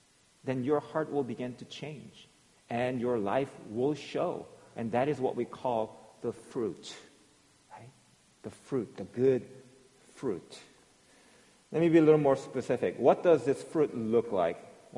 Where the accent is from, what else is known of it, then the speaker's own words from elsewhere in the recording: Virginia, United States; I'm not rooting for them just because I'm from Virginia